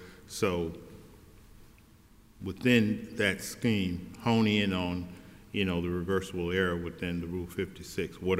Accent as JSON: {"language": "English", "town": "Shreveport", "region": "Louisiana", "country": "United States", "tie": "born or raised there", "lives_now": "New Orleans, United States", "said": "Still from my hometown in Shreveport, but he swallowed the bug and he's been here in New Orleans for a while, but I'm still claiming him as my Shreveport compadre."}